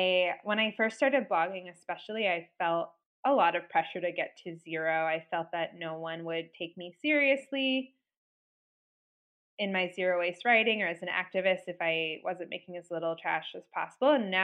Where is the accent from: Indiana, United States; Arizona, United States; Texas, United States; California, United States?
Indiana, United States; Indianapolis; now in Madison, United States; I live in Madison right now, Madison, Wisconsin. I'm from Indianapolis originally